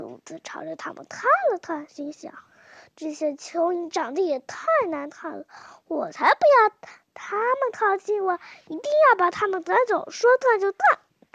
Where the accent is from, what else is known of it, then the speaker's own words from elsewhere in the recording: Shanghai, China; 我是来自上海市愚园路第一幼儿园大班